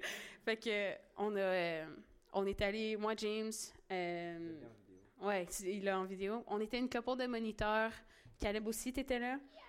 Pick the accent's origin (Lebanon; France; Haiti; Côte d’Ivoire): Haiti; Puis moi je suis haïtienne